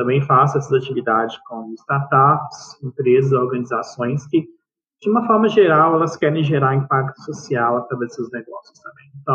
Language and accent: Portuguese; Belo Horizonte, Minas Gerais, Brazil; Bem, como você disse, eu sou aqui de Belo Horizonte, nasci aqui.